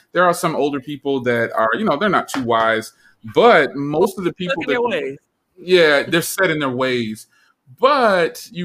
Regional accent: East Coast, United States; It might be because I'm from the East Coast and we don't hold nothing back.

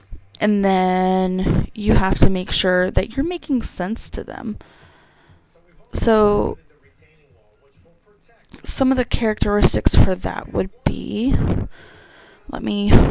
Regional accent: Winchester, Virginia, United States; So, I'm actually from Virginia. Like, I'm from Winchester.

